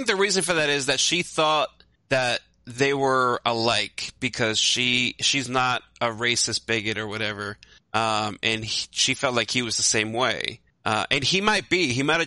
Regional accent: New York, United States; So like Travis, you live in LA, so I don't know how it is in LA, but I grew up in New York.

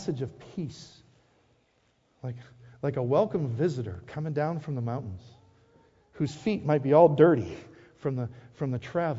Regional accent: Wisconsin, United States; I'm a cheesehead from Wisconsin.

